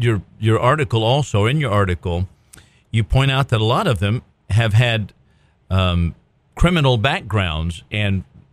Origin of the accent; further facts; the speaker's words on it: Phoenix, Arizona, United States; I remember growing up in Phoenix that it came about that, you know, you couldn't even get into an emergency room.